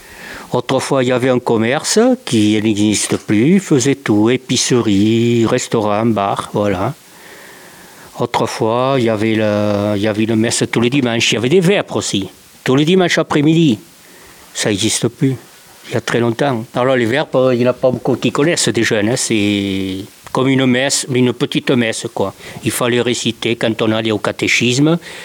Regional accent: Banos, Nouvelle-Aquitaine, France; Ah oui, tout le temps, depuis que je suis né, je suis à Banos.

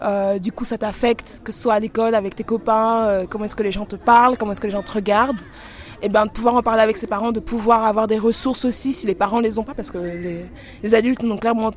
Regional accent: Brussels, Belgium; je suis bruxellois, j'habite à Bruxelles du coup

